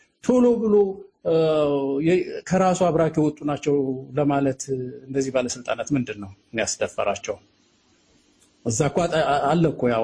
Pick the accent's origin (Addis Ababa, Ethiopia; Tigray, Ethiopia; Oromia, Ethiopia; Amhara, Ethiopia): Amhara, Ethiopia; Mehal Meda; አንደኛ መሀል ሜዳ አካባቢ እንዳልኳቸው ተወልጄ ያደግኩበት አካባቢ ነው።